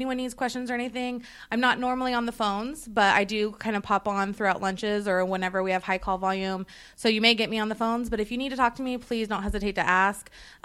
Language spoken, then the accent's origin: English; Sacramento, California, United States; I was born and raised in Sacramento, so I am a Sacramento girl.